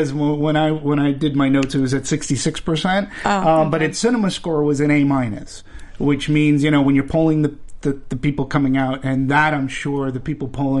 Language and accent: English; Peabody, Massachusetts, United States; Well, for me, I'll go back when living in Massachusetts, growing up in Peabody.